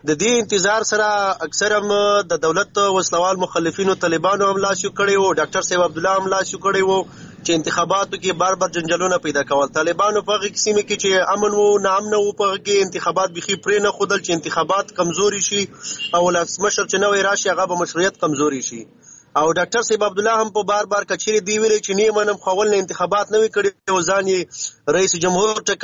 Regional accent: Khyber Pakhtunkhwa, Pakistan; نه، موږ مستقل د جنوبي وزیرستان یو کنه

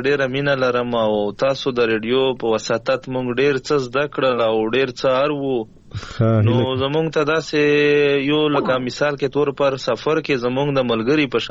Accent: Khyber Pakhtunkhwa, Pakistan; now in Bannu, Pakistan; مونږ اصل کې د وزیرستان یو خو اوس په بنو کې پاتې کیږي وزیر یما

